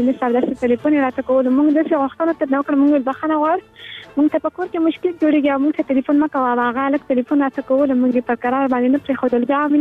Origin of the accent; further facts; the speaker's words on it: Farah, Afghanistan; نو موږ د فراه ولایت یو